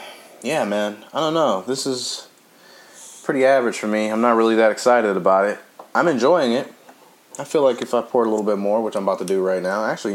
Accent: Compton, California, United States; In my old, well, I wouldn't say my old neck of the woods because I'm from Compton, but it's down the street.

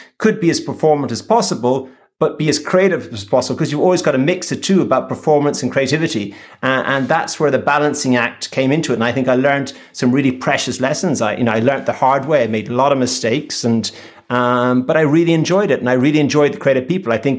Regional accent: Ireland; And I think that's probably another gift we're given maybe naturally by being Irish, of being able to communicate and understanding and having empathy for people.

